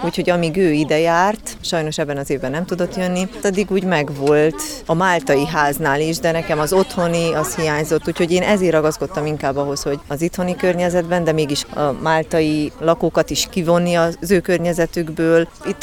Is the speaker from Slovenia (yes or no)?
no; Székely Land, Romania; now in Hungary; Amióta itt élek, azóta hiányérzetem van húsvétkor, mert számunkra a húsvét otthon Székelyföldön